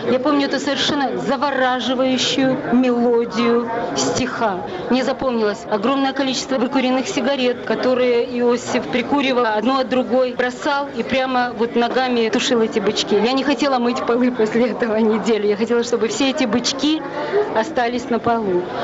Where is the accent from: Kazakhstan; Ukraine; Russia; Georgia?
Ukraine; moved away as an adult; now in United States; Я очень местечковая, как я люблю о себе говорить. Я приехала с Украины.